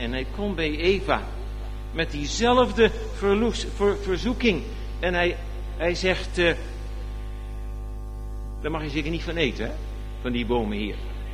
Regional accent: Netherlands; now in Canada; Dus ik heb altijd een accent. Daar sta ik mee op 's morgens, dan ga ik mee naar bed bij wijze van spreken. En hier zeggen de mensen dat wel eens tegen me. In Canada zeggen ze het ook wel eens: waar kom je eigenlijk vandaan … zeggen ze dan.

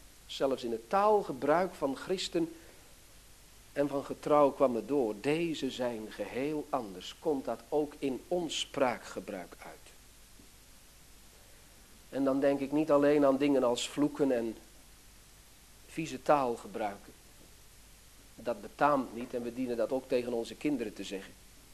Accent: Netherlands; Goed, er waren ook momenten dat ik blij was dat ik Hollander was, maar dat ging om andere dingen.

